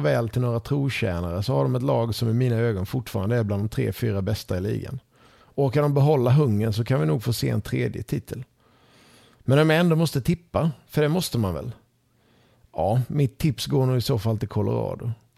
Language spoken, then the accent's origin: Swedish; Sweden; now in Florida, United States